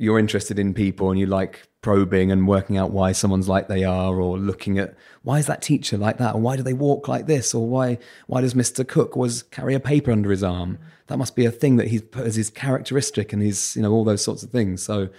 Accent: England, United Kingdom; accent: southern; But yeah, the accent thing, I couldn't sit here seriously and say that a very normal southern accent has held me back in any way because it hasn't.

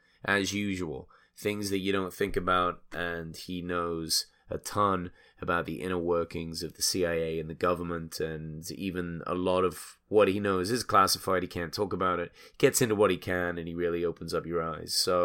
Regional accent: England, United Kingdom; now in United States; I'm obviously an immigrant. I'm English. I came here.

